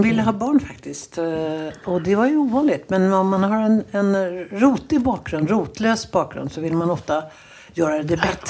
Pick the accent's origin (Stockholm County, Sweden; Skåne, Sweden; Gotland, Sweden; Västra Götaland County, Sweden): Stockholm County, Sweden; Stockholm; jag tackar och prisar min stjärna för att jag är uppvuxen i Stockholm